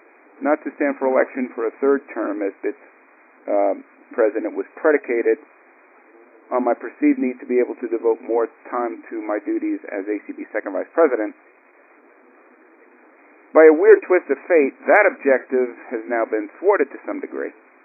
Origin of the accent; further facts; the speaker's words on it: Ireland; though I would come by it honestly being Irish, although I haven't had anything to drink